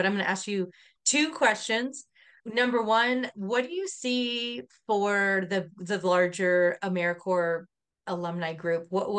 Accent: California, United States; I grew up in California.

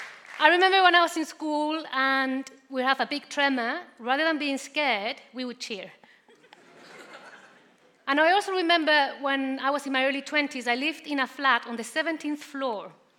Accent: Chile; I'm from Chile, as Pastor Steve said.

